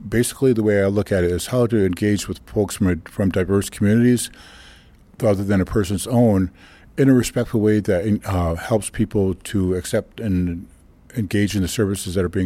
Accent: Niagara Falls, New York, United States; born there; I myself don't identify as American, even though I was born in Niagara Falls, New York, because of the sovereignty of our nations and Confederacy. So my citizenship is with the Cayuga Nation.

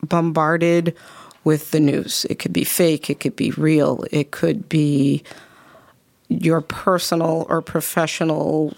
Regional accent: New York, United States; also born or lived in Hinckley, United States; County, and then up to Central New York, then back to New York City, and then up here in 1990. So I am really a New Yorker.

